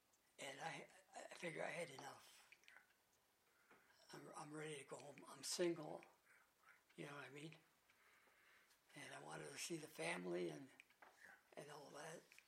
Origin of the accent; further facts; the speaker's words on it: United States; And being an American, you know, when they bombed for Pearl Harbor and all that, you kind of were mad about that.